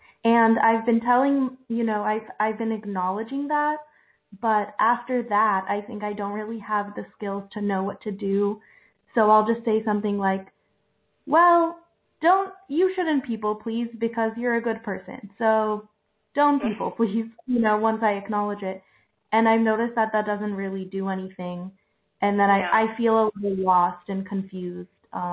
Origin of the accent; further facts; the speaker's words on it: Philadelphia, Pennsylvania, United States; I'm from Philadelphia. I don't know why it doesn't say.